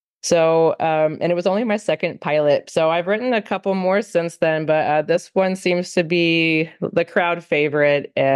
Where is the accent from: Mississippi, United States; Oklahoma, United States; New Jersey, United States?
New Jersey, United States; now in Nashville, United States; I'm originally from New Jersey, but I now live in Nashville with my fam